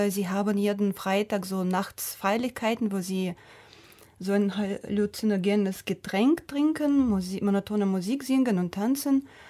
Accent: Kamchatka Krai, Russia; German is a second language; sie ist im gleichen Dorf aufgewachsen in Kamtschatka wie ich.

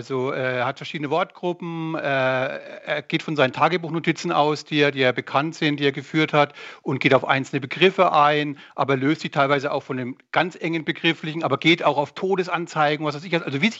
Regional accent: West Germany, Germany; aber gerade als Westdeutscher, wie ich einer sozusagen sozialisiert bin

